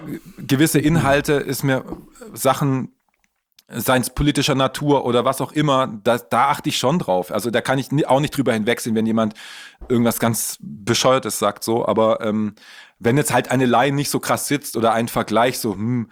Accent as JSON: {"language": "German", "region": "Baden-Württemberg", "country": "Germany", "tie": "born or raised there"}